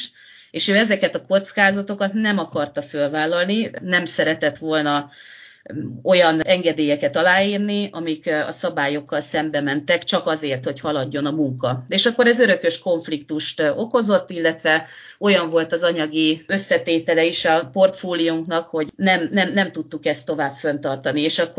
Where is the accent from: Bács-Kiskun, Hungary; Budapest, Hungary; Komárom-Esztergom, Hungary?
Budapest, Hungary; a budai vár oldalában születtem, és ott is nőttem föl, vagyis hát a születésem után 9 hónappal költöztünk oda a 12. kerületből. Úgyhogy én teljesen nagyvárosi lány vagyok, és most egy faluban lakom